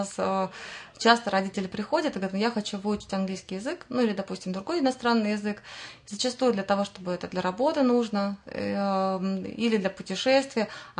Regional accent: Yekaterinburg, Sverdlovsk Oblast, Russia; now in Ramenskoye, Russia; хотя я сама из Екатеринбурга, но вот наш город Раменск стал моей второй родиной. И сами мы живем в залинейной части города Раменска

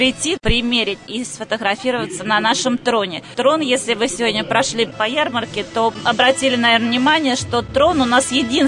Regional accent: Lipetsk Oblast, Russia; Мы приехали из Липецкой области. сельского поселения.

